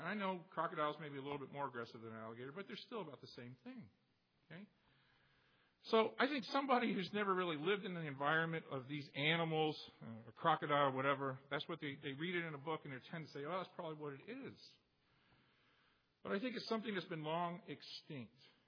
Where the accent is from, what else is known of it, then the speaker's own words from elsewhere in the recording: Florida, United States; You realize I grew up in Florida chasing alligators around, right?